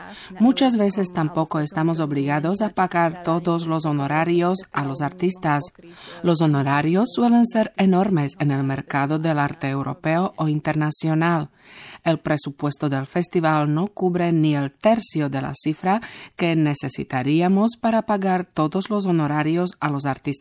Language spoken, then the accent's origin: Spanish; Slovakia; Spanish is a second language; como soy oriunda de esa ciudad, lo asumí como una obligación personal y decidí regresar a mi país natal